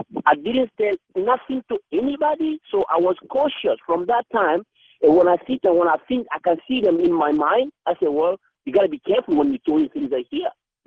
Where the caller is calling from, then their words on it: Northern Territory, Australia; I'm calling you from Northern Territory in Australia, where it is actually 4:48 p.m. Saturday.